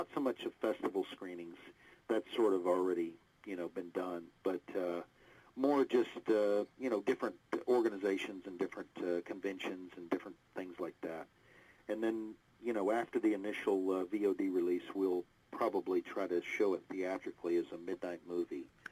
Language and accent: English; Dallas, Texas, United States; Dallas is my hometown, so it was a stroke of luck to be able to come back and visit for a little bit.